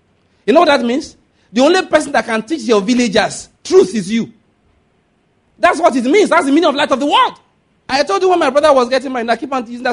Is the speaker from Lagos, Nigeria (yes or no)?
no; Ondo, Nigeria; And I'm from Ondo State, naturally speaking.